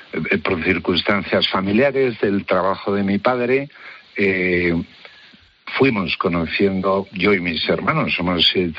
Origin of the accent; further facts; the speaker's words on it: Huesca, Aragon, Spain; born there; Yo soy nacido en Huesca, pero bueno, siempre he tenido mucha relación con la montaña.